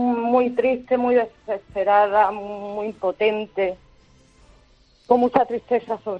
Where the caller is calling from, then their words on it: Genalguacil, Andalusia, Spain; Yo estoy en Estepona, pero soy de Generalguacil.